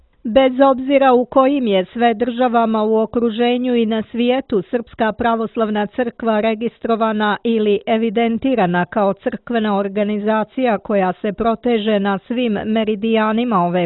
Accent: Montenegro; Kod nas u Crnoj Gori nije u pitanju sukob među narodima niti rat Crnogoraca sa spoljnim neprijateljem, nego unutrašnje osvajanje slobode

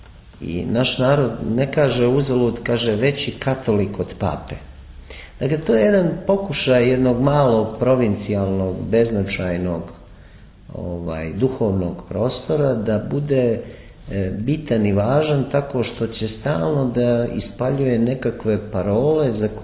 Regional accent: Montenegro; pošto smo generacija i odrasli smo u Crnoj Gori

